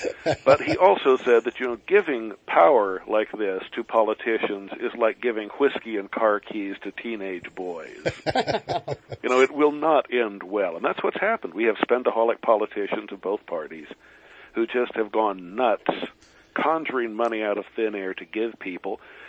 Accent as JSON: {"language": "English", "town": "Redlands", "region": "California", "country": "United States", "said": "I'm a fellow Californian, of course. I'm just from Redlands instead of Redding."}